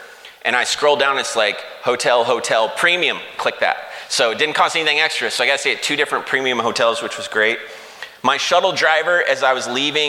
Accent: Kansas City, Missouri, United States; We were in Denver, but I'm from Kansas City.

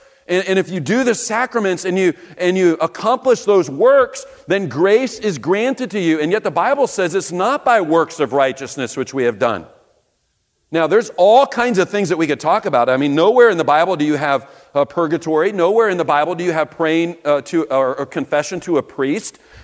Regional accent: Kansas City, Missouri, United States; I was traveling out to California. I was leaving my hometown of Kansas City.

